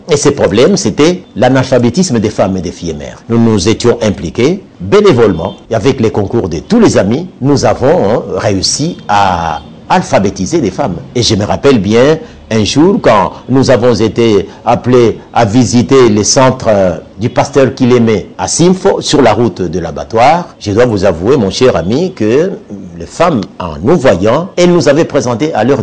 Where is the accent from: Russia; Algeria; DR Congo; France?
DR Congo; Kalemie, Tanganyika; Et nous sommes des Calémis, et pour y avoir vécu, nous savons ce qui doit s'être passé